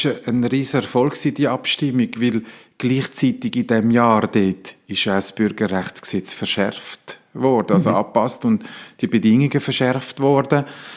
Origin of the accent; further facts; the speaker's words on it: Italy; Früher habe ich gelernt, als Italiener musst du eher ruhig sein